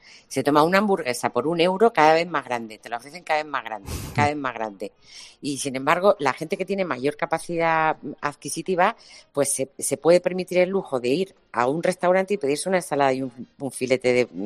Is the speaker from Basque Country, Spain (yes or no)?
no; Yecla, Region of Murcia, Spain; En mi pueblo, en Yecla, en la provincia de Murcia, que ya sabéis que soy de allí, murcianica, yo he merendado muchísimas veces con 12, 13, 14 años, pan, vino y azúcar.